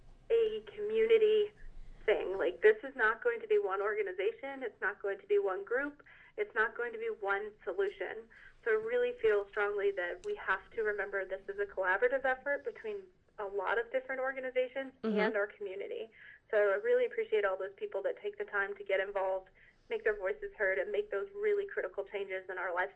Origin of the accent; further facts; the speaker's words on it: Southeast, United States; I come from the East Coast and the Southeast, where a lot of people dive.